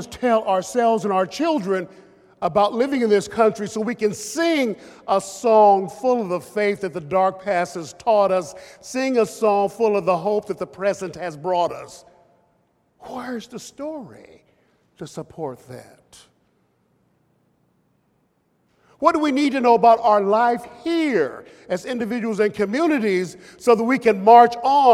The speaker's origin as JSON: {"language": "English", "country": "United States", "said": "As you know, I'm an American."}